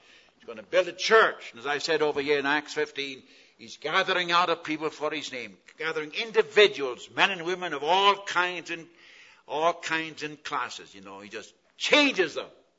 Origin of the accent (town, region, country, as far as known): West Coast, United States